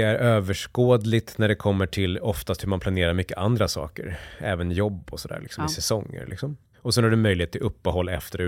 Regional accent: Dalarna County, Sweden; jag växte upp i hockeyomklädningsrum i Dalarna och kom från industristad utanför Bålänge växte jag upp.

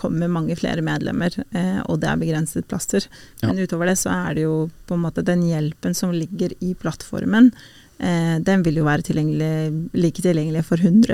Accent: Kosovo; now in Norway; jeg kommer fra Kosovo, så jeg jo en minoritet

